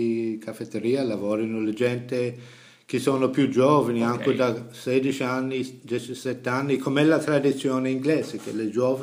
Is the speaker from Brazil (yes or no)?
no; Ireland; accent: Irish; Italian is a second language; Sono nato in Irlanda, sì, okay.